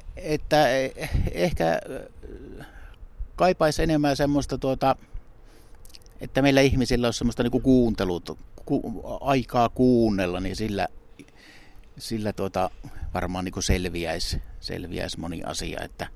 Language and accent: Finnish; Ylivieska, North Ostrobothnia, Finland; Kyllä mä oon ihan ylivieskalaissyntynen. Että Ylivieskassa on juuret ja jonkun verran tuonne Kainuuseen päin, niin kuin lapsena varsinkin kesiä viettänyt Kuhmossa ja nykyään siellä kesämökkimaisemissa. Tulee aina silloin tällöin oltua. Mutta kyllä ne juuret on täällä, niin kuin täällä Keski-Pohjanmaalla